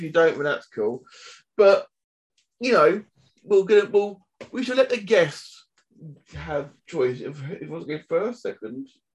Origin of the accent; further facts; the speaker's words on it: United Kingdom; Maybe because we've been more, because we're British.